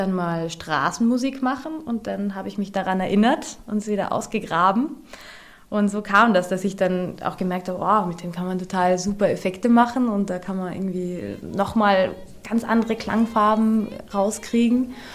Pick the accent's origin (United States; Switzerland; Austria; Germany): Austria; Bregenz, Vorarlberg; ganz in der Nähe von meiner Heimat Bregenz.